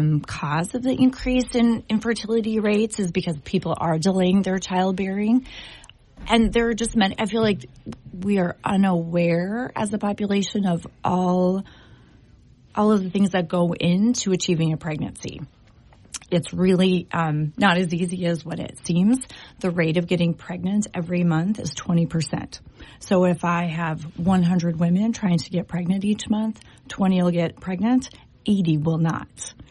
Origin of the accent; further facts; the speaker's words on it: Turtle Lake, North Dakota, United States; moved away as an adult; I'm from Turtle Lake. I went to college at Dickinson State and then went to PA school down in Virginia.